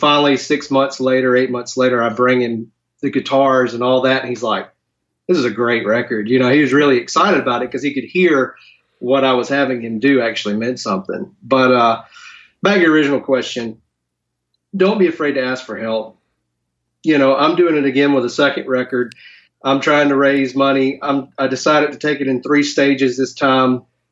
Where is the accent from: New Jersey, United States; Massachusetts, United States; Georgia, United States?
Georgia, United States; Newton; Well, you know, I'm from Georgia originally, and it's like the southern rock and country realm of the world. I'm from a little town called Newton, Georgia